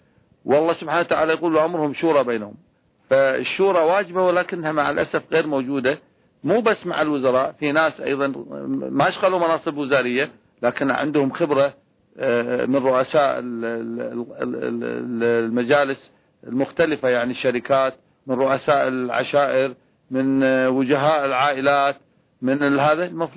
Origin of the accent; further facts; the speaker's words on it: Jordan; يعني الحين عندنا بالأردن